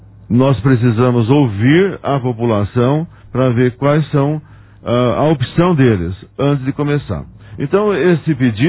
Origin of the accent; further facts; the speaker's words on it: Fernando, Brazil; Porque nasci em Fernando, convivi a minha grande juventude, infância, e depois já mais adulto, né? Sempre estive presente no distrito